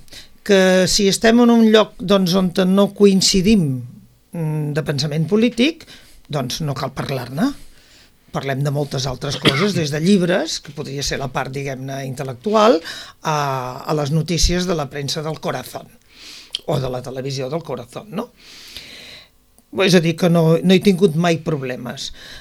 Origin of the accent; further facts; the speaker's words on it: Sitges, Catalonia, Spain; also born or lived in Huesca; vam venir cap aquí a Sitges, i bueno, des de l'any 34 que estic a Sitges, per tant, a mi em van portar a Sitges amb 4 anys, llavors vol dir que dels 77 que tinc, comprendràs que sóc sitgetana.